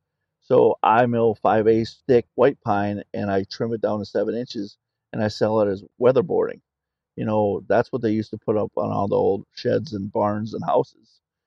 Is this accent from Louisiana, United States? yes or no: no; Minnesota, United States; So like I said, I grew up in Minnesota. I grew up on 40 acres.